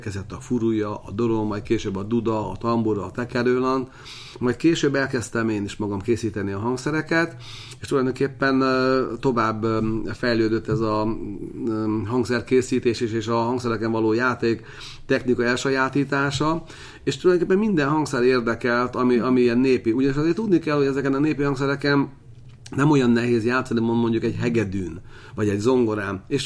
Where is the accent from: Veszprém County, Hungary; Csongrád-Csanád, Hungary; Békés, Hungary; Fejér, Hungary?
Csongrád-Csanád, Hungary; Sándorfalva; hogy én Sándorfalváról származom, ami Szegedhez van nagyon közel